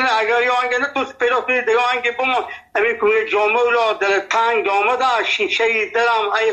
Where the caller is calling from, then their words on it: Nimruz, Afghanistan; دخترم ما 50 سال در ولایت نیمروز است. اینجا لهجه ما لهجه فارسی است، اینجا لفظی ما لهجه بلوچی است، اینجا پشتو گپ میزنه.